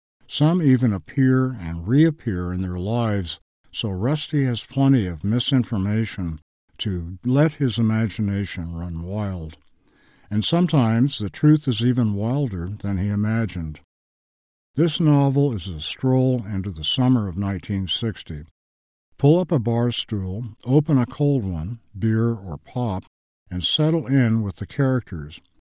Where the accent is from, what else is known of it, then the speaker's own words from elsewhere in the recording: Montana, United States; Ivan Doig was born and raised in Montana, my home state